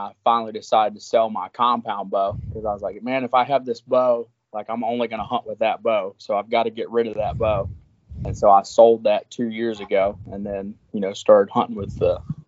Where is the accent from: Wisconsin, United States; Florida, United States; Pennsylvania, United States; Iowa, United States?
Florida, United States; Weewahatchee; I grew up in Florida, and I was about 6 years old. We moved to a little place called Weewahatchee, Florida, and it's a little one red light town.